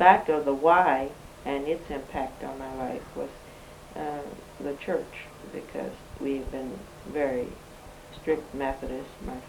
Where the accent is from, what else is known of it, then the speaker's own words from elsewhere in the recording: Jackson, Mississippi, United States; and that's when we moved to Jackson, Mississippi, so that I grew up here in Jackson, Mississippi.